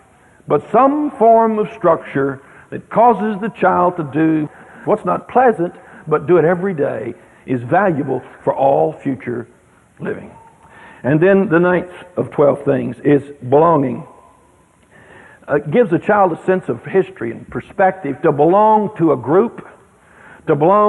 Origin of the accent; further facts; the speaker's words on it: Midwest, United States; I'm from the Midwest. My heritage is from Sweden, and we eat cheese.